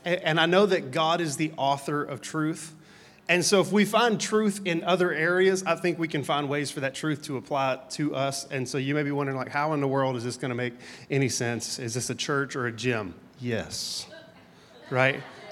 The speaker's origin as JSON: {"language": "English", "country": "United States", "said": "hey, look, we are American, and this is where we, you know, we live. This is our culture."}